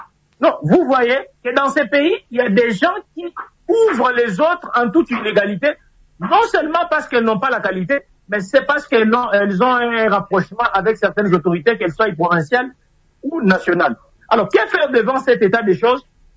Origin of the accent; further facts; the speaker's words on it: Haut-Katanga, DR Congo; je suis à Lubumbashi, je suis du Grand Katanga.